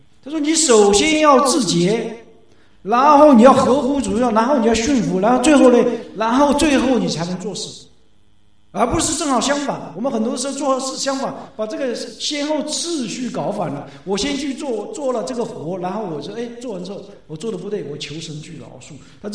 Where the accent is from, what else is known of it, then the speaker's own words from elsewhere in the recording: China; 所以就像我们中国人古代人的教导是什么